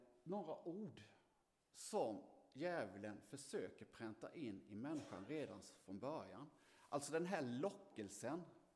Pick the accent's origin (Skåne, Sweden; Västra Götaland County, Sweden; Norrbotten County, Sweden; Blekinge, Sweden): Blekinge, Sweden; Holmsjö; now in Lyckeby, Sweden; Jag är uppvuxen i Holmsjö, eller har växt upp i Holmsjö. Eller en bit ifrån. Nu bor jag i Lyckeby.